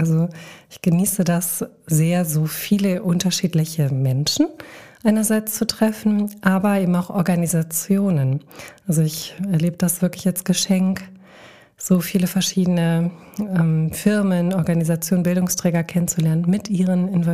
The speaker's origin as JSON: {"language": "German", "region": "Berlin", "country": "Germany", "lives_now": "Bad Nenndorf, Germany", "said": "Ursprünglich komme ich aus Berlin tatsächlich und bin wirklich für die Ausbildung nach Niedersachsen gekommen, nach Bad Nenndorf gekommen. Es war ein kleiner Kulturschock, muss ich zugeben, aus der großen Stadt hier aufs Land, ins Dörfliche, ins Kleinstädtische."}